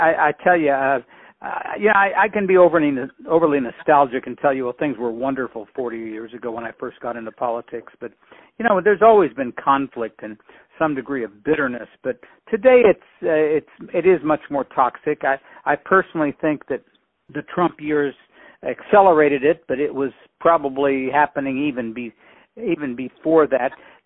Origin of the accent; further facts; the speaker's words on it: Wichita, Kansas, United States; Well, I'm from Wichita, Kansas.